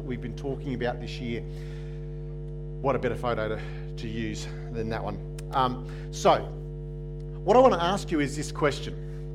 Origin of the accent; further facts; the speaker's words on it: Queensland, Australia; I'm a Queenslander. That's probably as close as it gets. If I need to narrow it down, I've spent more of my life living on the Darling Downs than I have anywhere else.